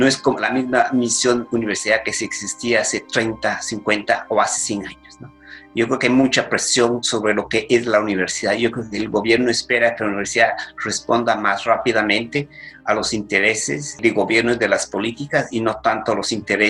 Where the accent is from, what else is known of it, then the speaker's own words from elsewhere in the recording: Guatemala; moved away; Yo salí de Guatemala en el año 1983, cuando estábamos en el pico del conflicto armado en Guatemala.